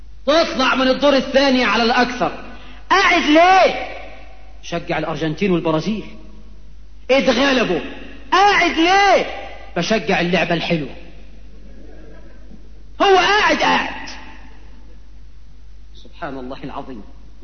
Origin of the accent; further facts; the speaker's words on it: Egypt; وعندنا في مصر من كم سنة كان في برضو لقاء القمة